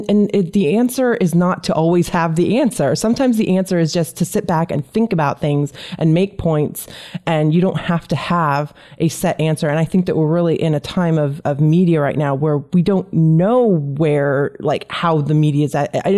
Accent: Washington, United States; it's like I came from Washington State where we have, you know, Patty Murray and Maria Cantwell.

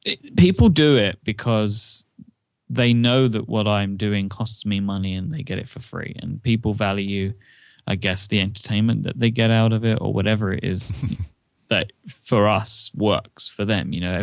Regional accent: United Kingdom; It's maybe because I'm a British person

